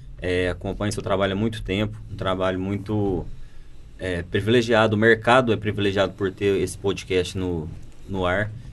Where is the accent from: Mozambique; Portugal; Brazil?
Brazil; Uberlândia, Minas Gerais; Nascido, criado, estudado, trabalhado em Uberlândia. Eu nasci em Uberlândia